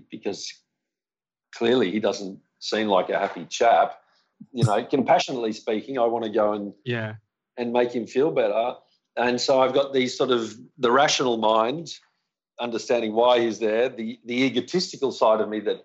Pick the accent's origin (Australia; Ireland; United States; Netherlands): Australia; You know, being an Australian, that's exactly what happened, wasn't it?